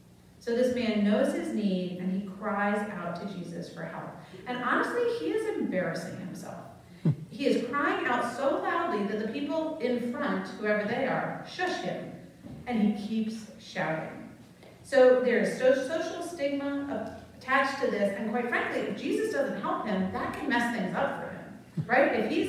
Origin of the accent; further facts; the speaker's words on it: New England, United States; I was raised in New England.